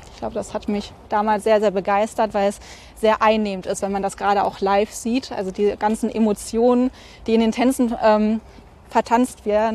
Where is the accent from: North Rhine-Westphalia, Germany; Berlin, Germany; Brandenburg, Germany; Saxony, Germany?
North Rhine-Westphalia, Germany; Moers; damals noch in Moers, in meiner Heimatstadt.